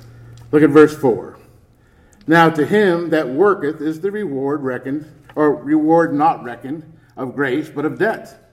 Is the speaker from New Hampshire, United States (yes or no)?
yes; New Hampshire, United States; But I grew up in New Hampshire, and in the wintertime, down here everybody looks forward to the wintertime.